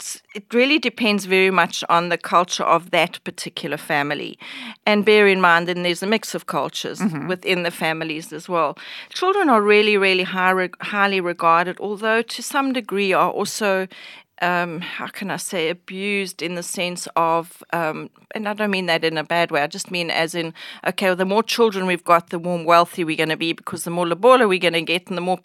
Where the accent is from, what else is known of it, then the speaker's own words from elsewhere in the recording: South Africa; I'm South African. I'm born in South Africa. My parents are South African.